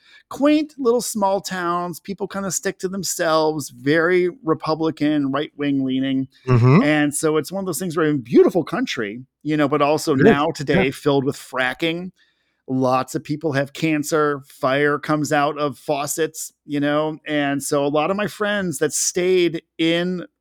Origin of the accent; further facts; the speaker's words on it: Ohio, United States; also born or lived in Chicago; And I'm growing up in Ohio. And it wasn't until years later when I was living in Chicago and I was driving home to see my parents